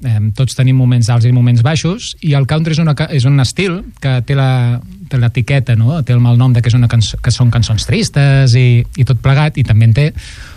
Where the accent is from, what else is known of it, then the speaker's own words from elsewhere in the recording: Sant Quirze del Vallès, Catalonia, Spain; sóc de Sant Quirze del Vallès, noi.